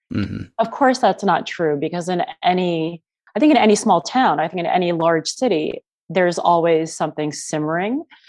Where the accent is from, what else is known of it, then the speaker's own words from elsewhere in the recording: Manhattan, New York, United States; Yeah, so I definitely was, I feel as if I was kind of lucky, because when I was coming of age as a teenager, I was still, I saw kind of the grittiness of New York, which was still pretty prevalent in the early 90s.